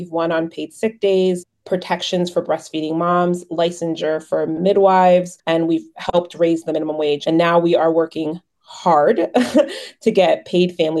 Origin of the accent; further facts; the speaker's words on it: Florida, United States; moved away as an adult; now in Michigan, United States; I met my husband on a minimum wage campaign in Florida, my home state, and he convinced me to move to this place that is not always very warm.